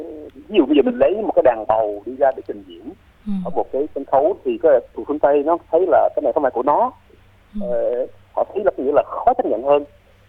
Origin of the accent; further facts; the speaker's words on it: Australia; Úc gốc Việt á, mình có may mắn là có được cái hai cái nền văn hóa. Tôi ở lớn lên tại Úc